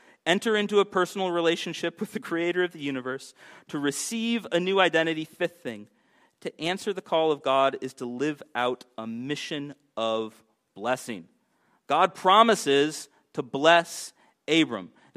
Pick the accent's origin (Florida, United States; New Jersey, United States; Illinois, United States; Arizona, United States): Florida, United States; Miami; That's my team. I grew up in Miami.